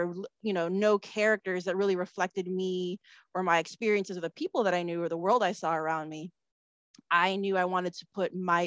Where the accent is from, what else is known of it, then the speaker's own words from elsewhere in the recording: Chicago, Illinois, United States; You know, I'm Filipino American. I was born and raised in Chicago. My parents are originally from the Philippines. I grew up in a multi-generational household, like my protagonist.